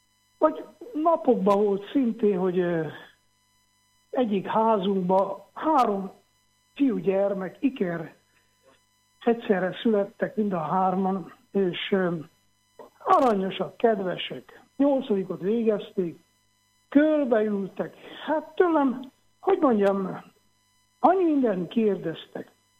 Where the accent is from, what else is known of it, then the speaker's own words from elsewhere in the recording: Transylvania, Romania; De odahaza Erdélyben, hát hogy mondjam, sírva hívnak, kérnek, hogy oldjuk meg a problémákat, segítsünk, van hely, van lehetőség.